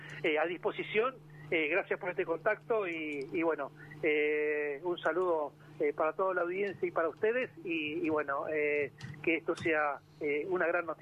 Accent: Saliqueló, Buenos Aires Province, Argentina; also born or lived in La Plata; Yo, por más que no soy nacido en Saliqueló, yo soy nacido en La Plata. Yo soy hijo de saliquelenses. Y me crié en Saliqueló porque, en realidad, toda mi vida y mis vacaciones las pasaba en Saliqueló.

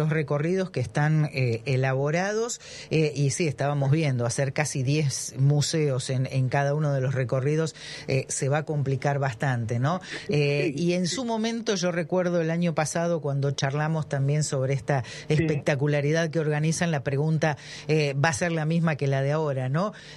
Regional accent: Bahía Blanca, Buenos Aires Province, Argentina; los que somos de aquí de Bahía, más la gente que viene de afuera

